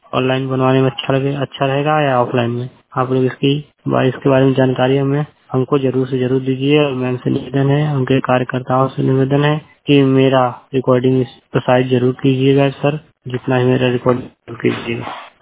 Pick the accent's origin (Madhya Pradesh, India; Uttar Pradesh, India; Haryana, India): Uttar Pradesh, India; मेरा जिला मिर्जापुर, राज्य उत्तर प्रदेश से, ग्राम सभा शिल्पी से, 100% ब्लाइंड बात कर रहा हूँ। मेरा उम्र 18 साल यानी 18 साल।